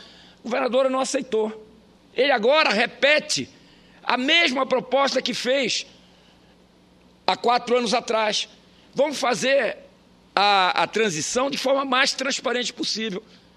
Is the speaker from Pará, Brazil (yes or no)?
yes; Pará, Brazil; e quando dizia diziam lá no meu estado que era de, porque nós éramos de oposição